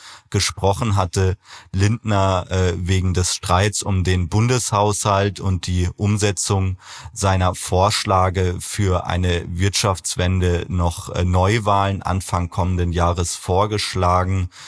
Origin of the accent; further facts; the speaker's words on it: Berlin, Germany; Aber zum Abschluss unseres heutigen Podcasts müssen wir noch in meine Heimat blicken, nach Berlin.